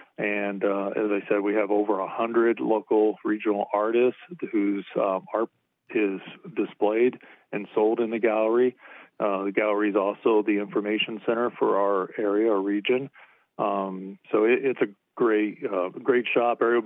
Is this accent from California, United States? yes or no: yes; California, United States; now in Chiloquin, United States; Well, I grew up in California and worked most of my career with Sony